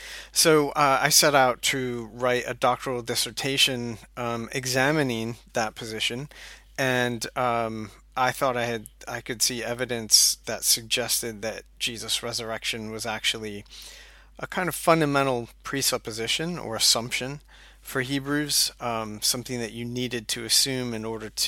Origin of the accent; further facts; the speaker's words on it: United States; now in United Kingdom; I've been here in Scotland for about 10 years. You can tell from my accent that I am originally from the U.S. Many people are disappointed when I start talking and don't have that Scottish accent, even though I have that Scottish last name.